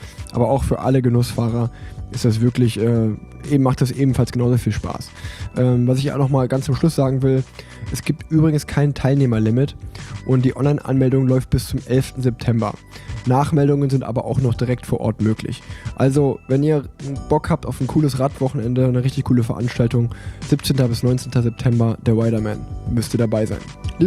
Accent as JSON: {"language": "German", "town": "Unna", "region": "North Rhine-Westphalia", "country": "Germany", "said": "ich komme aus Unna, ist auch, sag ich mal, Grenze vom Ruhrgebiet, ja. Deswegen ähnliche Wurzeln."}